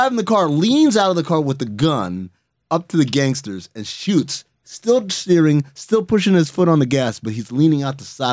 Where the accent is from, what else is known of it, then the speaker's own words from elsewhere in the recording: Fargo, North Dakota, United States; Oh, I'm from Fargo, North Dakota.